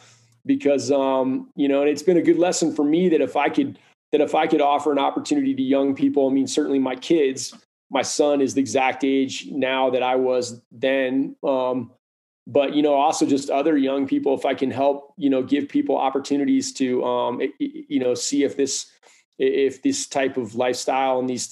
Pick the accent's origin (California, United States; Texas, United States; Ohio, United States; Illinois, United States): Ohio, United States; Cleveland; Well, I grew up in Cleveland, Ohio.